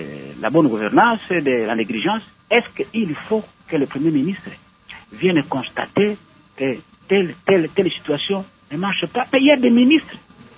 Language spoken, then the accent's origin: French; Boma, Kongo Central, DR Congo; Le premier, moi, j'ai grandi, je suis né et j'ai grandi à Boma, dans le Bas-Congo. J'ai étudié dans une école qu'on a appelée à l'époque colonie scolaire de Boma.